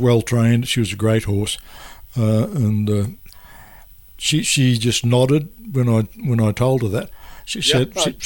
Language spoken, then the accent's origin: English; Winton, Victoria, Australia; moved away; I went to South Australia from Northeast Victoria, where I grew up in the Cali country, a little place called Winton, where the motor racing circuit is. And I went to South Australia from 62 to 66